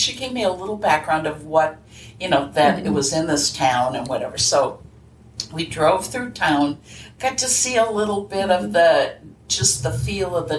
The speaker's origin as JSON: {"language": "English", "town": "Red Wing", "region": "Minnesota", "country": "United States", "tie": "born or raised there", "said": "I grew up in Red Wing, Minnesota, and then went to St. Cloud State for my college."}